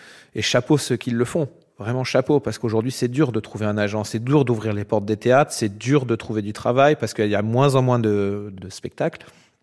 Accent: Annecy, Auvergne-Rhône-Alpes, France; born there; Je suis né à Annecy, en Haute-Savoie, en 1984.

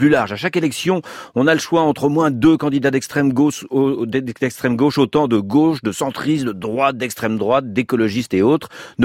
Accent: France; chez nous en France.

